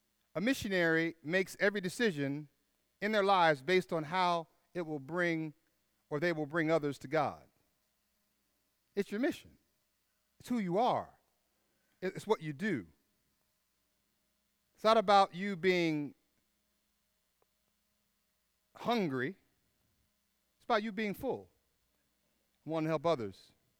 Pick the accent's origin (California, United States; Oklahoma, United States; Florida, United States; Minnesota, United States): Florida, United States; Tallahassee; And so I go up to Boston, and I'm from Tallahassee, and it was cold, it was fast, it was furious.